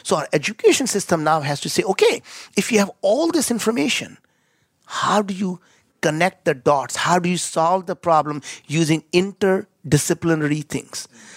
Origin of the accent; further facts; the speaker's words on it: India; You know, as an Indian, I cannot pronounce that word.